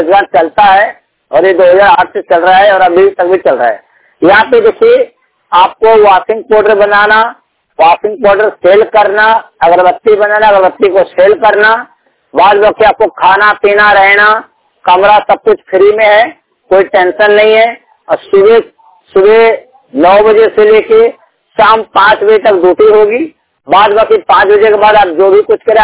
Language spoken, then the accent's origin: Hindi; Bhagalpur, Bihar, India; मैं भागलपुर डिस्ट्रिक्ट बिहार रास्ते का रहने वाला हूँ